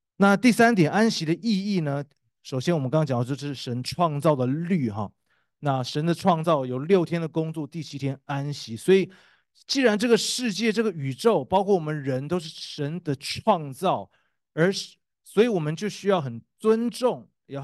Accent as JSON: {"language": "Chinese", "country": "Taiwan", "said": "我是从台湾来的"}